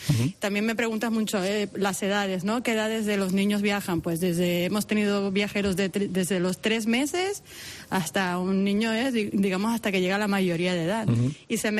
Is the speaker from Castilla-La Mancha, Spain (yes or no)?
no; Canary Islands, Spain; soy canaria